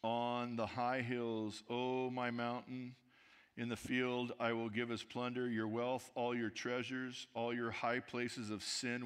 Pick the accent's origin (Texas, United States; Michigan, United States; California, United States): California, United States; I grew up in Southern California.